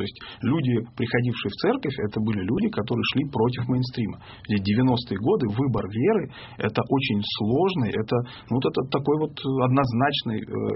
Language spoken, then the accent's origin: Russian; Northern Kazakhstan, Kazakhstan; я вырос в Северном Казахстане. Это все-таки немножко... Ну, это совсем не Москва. И это немножко другая... Это немножко другая жизнь, тоже в Советском Союзе, но вот она не совсем такая, как, допустим, в Москве или там даже в Центральной России.